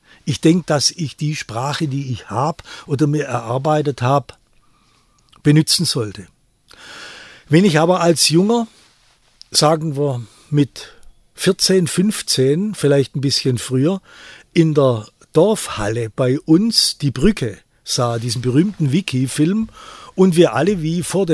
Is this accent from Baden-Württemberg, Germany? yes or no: yes; Baden-Württemberg, Germany; Ich wollte sehen, wie weit es auch meine Heimat- und Landesgeschichte ist. Da meine ich nicht nur Württemberg, da meine ich natürlich Deutschland.